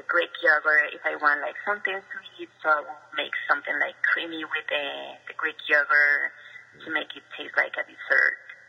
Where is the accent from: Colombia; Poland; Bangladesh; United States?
Colombia; I think what helps me is I was raised in Colombia, and we don't have that kind of food like so easy.